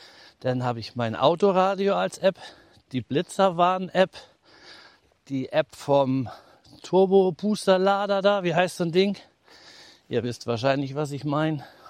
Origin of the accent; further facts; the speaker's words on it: Northern Germany, Germany; wir sind typische Norddeutsche.